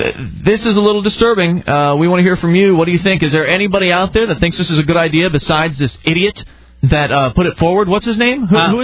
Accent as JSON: {"language": "English", "country": "United States", "said": "Well, I am an American, and I have some sort of semblance of an idea of what this country was founded upon."}